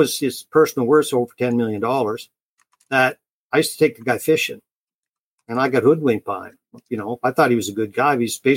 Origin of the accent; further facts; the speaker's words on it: Nova Scotia, Canada; But, you know, I grew up down in Cape Breton. It's the third most romantic island in the world.